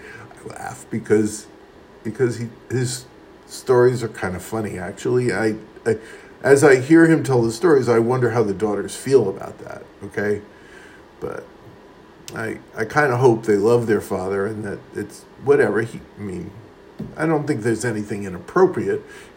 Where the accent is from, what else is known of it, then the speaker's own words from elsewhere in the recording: New York City, New York, United States; also born or lived in California; I come from Queens, and so does this guy. I'm 3 years older than he is. So I come from Queens, grew up in Queens at the same time he did, not very far away.